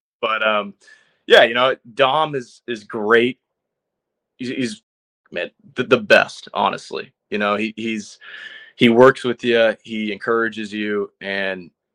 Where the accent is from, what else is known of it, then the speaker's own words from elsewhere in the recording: California, United States; Well, I grew up in SoCal. So I was an Angels fan my whole life.